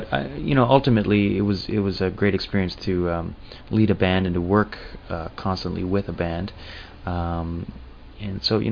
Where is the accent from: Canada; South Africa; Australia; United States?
Canada; Ottawa, Ontario; I got involved in the band because of my contacts of growing up in Ottawa